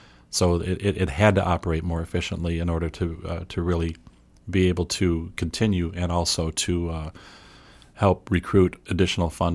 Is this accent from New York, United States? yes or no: yes; Rochester, New York, United States; moved away as an adult; now in Cape Coral, United States; Well, I'm from Rochester, New York. I relocated here about 4 months ago